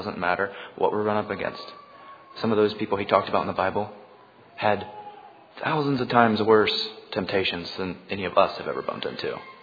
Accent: Spring Valley, Ohio, United States; I'm from Spring Valley, Ohio, near Dayton.

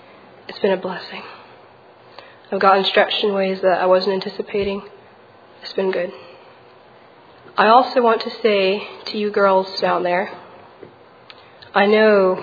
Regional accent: Courtland, Virginia, United States; from Cortland, Virginia.

